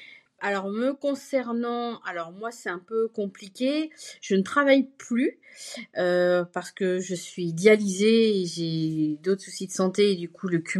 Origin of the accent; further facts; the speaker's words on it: Nantes, Pays de la Loire, France; born there; j'ai 51 ans, je suis née à Nantes, donc en France, en Loire-Atlantique. Je suis luso-descendante du côté de mon père, donc mon père est arrivé dans fin des années 60 en France, il avait 16 ans, et ma mère est française.